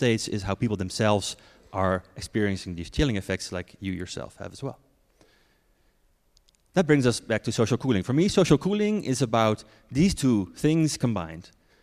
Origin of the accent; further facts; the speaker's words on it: Netherlands; I'm from the Netherlands.